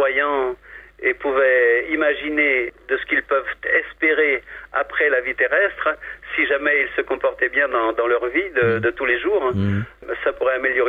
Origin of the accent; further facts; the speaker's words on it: France; Et je crois bien que chez nous, en France, ça concerne une grande, grande partie de la population.